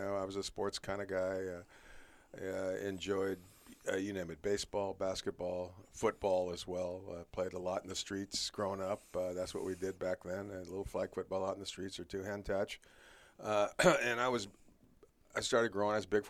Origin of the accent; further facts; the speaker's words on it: San Jose, California, United States; Well, I'm from San Jose, not too far from Stanford. I wanted to go to Notre Dame as a Catholic kid growing up.